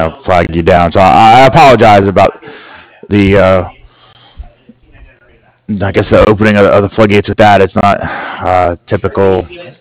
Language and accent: English; Washington, District of Columbia, United States; Like I said, I'm from DC, and I watch, so I watch the Nationals play baseball, right?